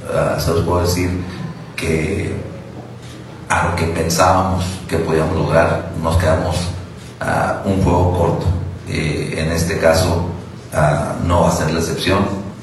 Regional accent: Mexico; la mentalidad que tenemos como buenos mexicanos

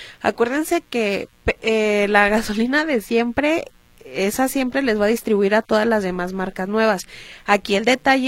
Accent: Tepatitlán, Jalisco, Mexico; soy de Tepatitlán.

